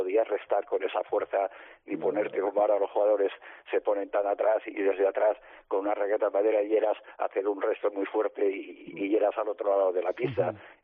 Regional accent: Spain; soy el primer español que ganó el Masters

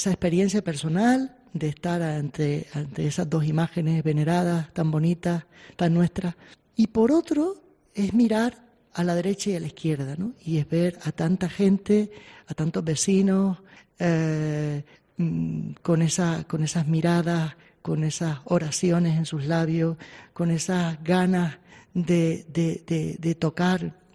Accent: Telde, Canary Islands, Spain; Claro, hay que empezar diciendo que yo soy de Telde.

